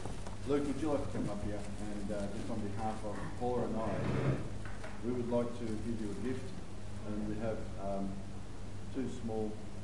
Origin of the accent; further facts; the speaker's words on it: Melbourne, Victoria, Australia; we're from Melbourne